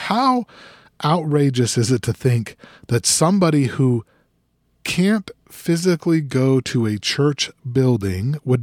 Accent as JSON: {"language": "English", "town": "Salt Lake City", "region": "Utah", "country": "United States", "tie": "born or raised there", "said": "I grew up in Salt Lake City, Utah, and at that time it was 80% Mormons."}